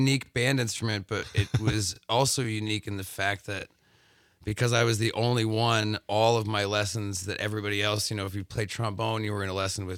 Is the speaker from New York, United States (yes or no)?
no; Whitewater, Wisconsin, United States; I grew up in Whitewater, not too far from here.